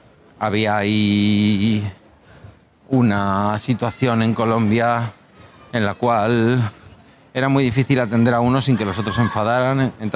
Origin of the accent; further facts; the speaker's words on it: Basque Country, Spain; Yo soy vasco.